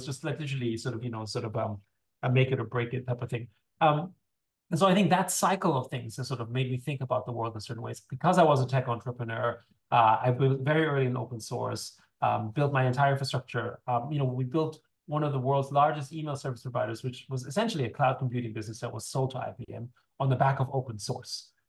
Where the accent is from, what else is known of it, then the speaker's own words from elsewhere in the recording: Austria; So I grew up in Austria. I'm a child of the 70s.